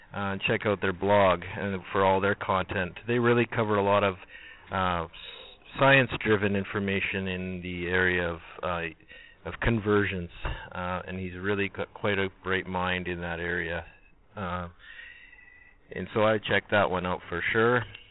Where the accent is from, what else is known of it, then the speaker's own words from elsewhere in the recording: Canada; accent: Canadian; Maybe it's my Canadian accent, I don't know